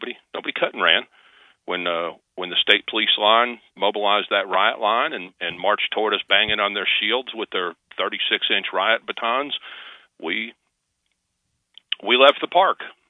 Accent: Florida, United States; moved away as an adult; Instead of going north to the factories, we went south. I grew up in South Florida. When I graduated high school, I joined the Marine Corps.

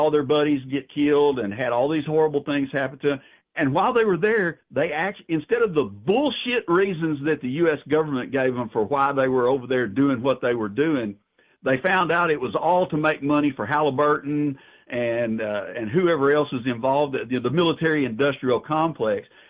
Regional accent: Arkansas, United States; also born or lived in Louisiana / Mississippi; now in Alabama, United States; You know, I live in Alabama. I was born and raised in Arkansas. I've lived in Louisiana and Mississippi. You know, my people are the Southern people, and I'm a Southerner.

